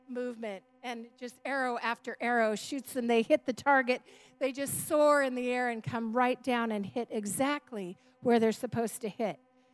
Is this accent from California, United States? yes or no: yes; San Jose, California, United States; I was raised here in San Jose and a pastor's kid, and then we ended up pastoring the same church. So one place my whole life.